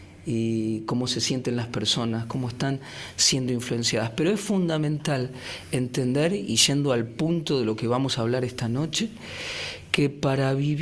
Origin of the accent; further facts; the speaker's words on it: India; Yo me crié en India estudiando los Vedas de la India